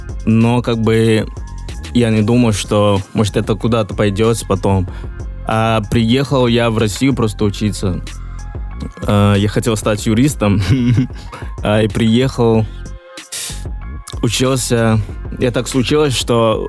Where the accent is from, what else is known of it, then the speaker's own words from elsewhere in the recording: Nigeria; first language Yoruba; Russian is a second language; Но это на Йоруба. Йоруба — это мой родной язык.